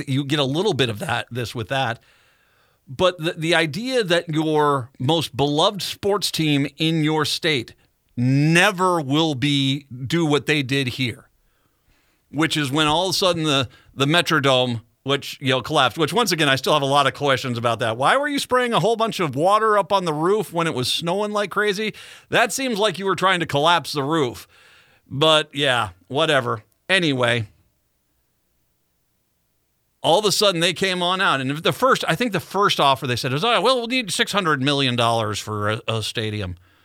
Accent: East Coast, United States; I grew up on the East Coast as a kid, fell in love with Carl Yastrzemski and the Boston Red Sox.

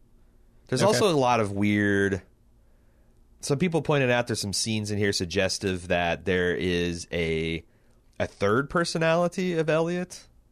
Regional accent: Indianapolis, Indiana, United States; Because if you don't know, we're from Indianapolis, and that's the Indiana's largest indoor paintball arena.

